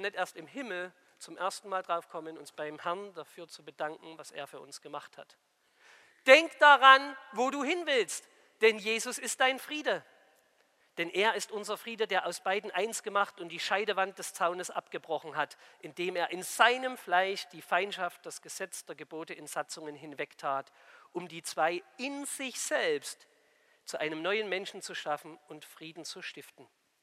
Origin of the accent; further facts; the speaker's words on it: Limbach, Saxony, Germany; Ich komme aus Limbach im Vogtland, ist in der Mitte der Marktplatz und der Marktplatz ist die Mittellinie im Dorf.